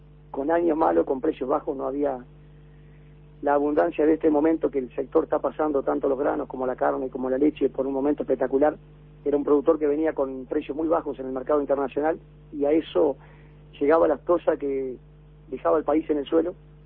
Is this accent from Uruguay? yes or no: yes; Uruguay; nosotros somos diferentes a Argentina, o somos diferentes a Brasil